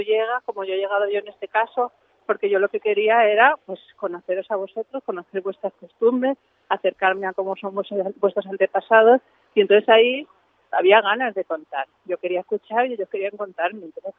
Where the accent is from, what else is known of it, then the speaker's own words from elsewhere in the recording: Alicante, Valencian Community, Spain; yo soy de Alicante, y creo que a lo mejor a vosotros os puede pasar algo parecido a lo que nos pasa también a los alicantinos.